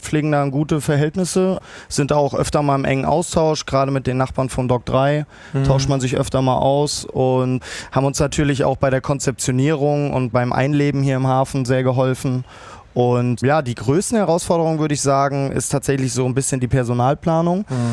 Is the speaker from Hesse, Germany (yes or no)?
yes; Fulda, Hesse, Germany; weil ich in Fulda, meiner Heimatstadt, einen Beachclub auf einem Parkdeck eröffnen wollte